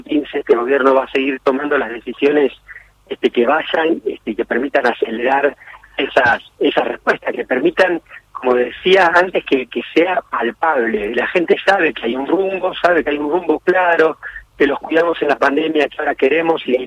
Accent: Argentina; hemos logrado como argentinos salir adelante.

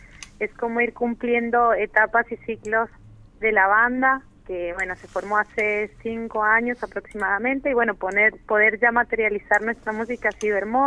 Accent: Pasto, Nariño, Colombia; born there; moved away; Yo soy nacida en Colombia, en el sur del sur de Colombia, de una ciudad llamada Pasto. Y bueno, hace también, llegué con la banda prácticamente, hace 5 años, casi 6 que estoy acá en la comarca.

